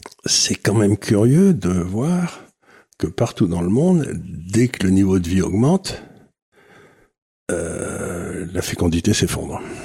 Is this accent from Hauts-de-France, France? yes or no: no; Auch, Occitanie, France; quand j'étais jeune à Auch, ou je sais pas où